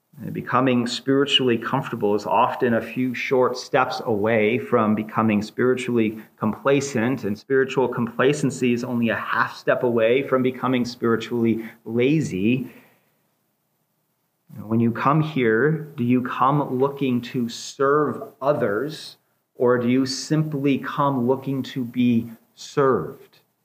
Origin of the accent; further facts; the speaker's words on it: Bible Belt, United States; I came from the Bible Belt. There's churches on every corner, and people would leave churches from everything to do with being offended to this church has a better coffee shop.